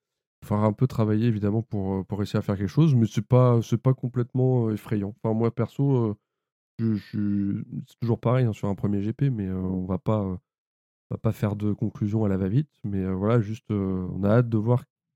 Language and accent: French; France; nous, en tant que Français fans